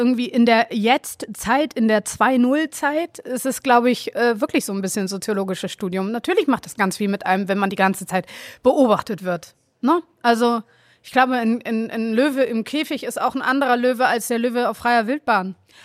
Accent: Hamburg, Germany; Ja, auch, Hamburger Dirn. Ich bin genauso in Deutschland geboren und aufgewachsen wie du.

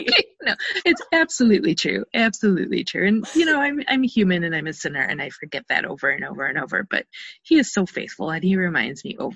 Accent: Iowa, United States; Like, I was raised in Iowa. Yeah, small town Iowa.

